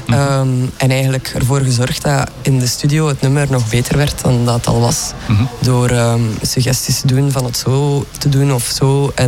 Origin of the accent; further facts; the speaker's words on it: Ninove, East Flanders, Belgium; we zijn allemaal van Ninove